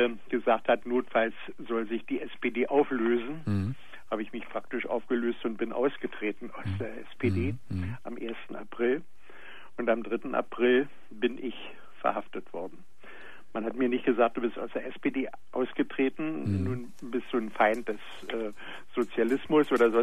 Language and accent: German; Berlin, Germany; now in Hannover, Germany; Ich bin Berliner und wohne heute in Hannover.